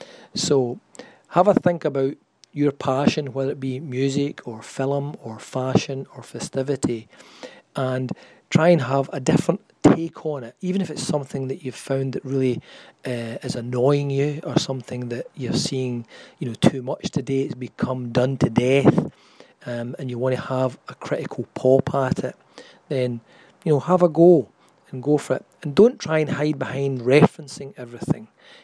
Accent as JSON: {"language": "English", "region": "Scotland", "country": "United Kingdom", "accent": "Scottish", "said": "It's obviously … speaking in my politer Scottish accent."}